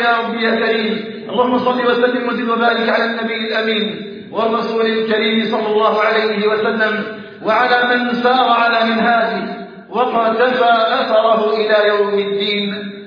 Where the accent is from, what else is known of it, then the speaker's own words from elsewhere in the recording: Algeria; اللهم اجعل بلدنا الجزائر آمنا مطمئنا وسائر بلاد المسلمين